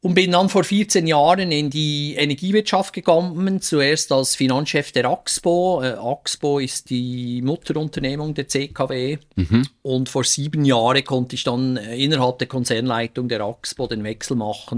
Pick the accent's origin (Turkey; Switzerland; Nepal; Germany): Switzerland; ich bin ein Kind des Schweizer Ausbildungssystems, des dualen Bildungsweg.